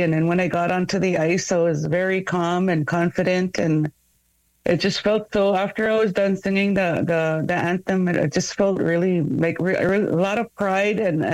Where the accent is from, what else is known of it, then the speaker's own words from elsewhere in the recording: Manitoba, Canada; I'm from Apaska Cree Nation, Manitoba, in Treaty 5 territory. I'm a recording artist, author, singer, songwriter. I am not fluent in Cree, but I understand quite a bit. But my parents didn't teach me Cree